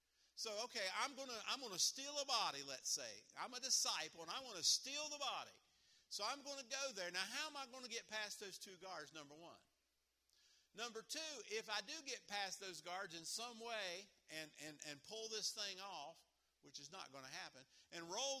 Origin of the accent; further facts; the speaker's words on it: West Virginia, United States; I'm from West Virginia, and I know that everybody knows about Jesus